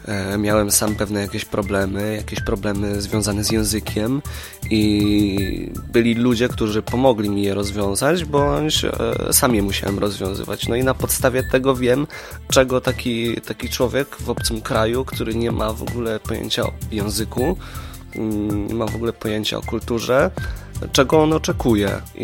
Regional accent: Pomeranian Voivodeship, Poland; jesteśmy z Polski, że taki człowiek spotkany przy supermarkecie z wielkim plecakiem i słomkowym kapeluszu to nie jest jakiś Rodrigo, tylko … spod Malborka.

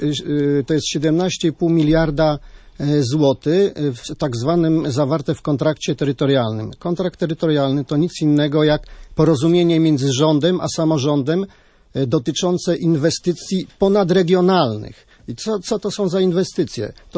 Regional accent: Szczecin, West Pomeranian Voivodeship, Poland; spytał mnie, czy ja jestem ze Szczecina. Ja mówię tak, jak najbardziej.

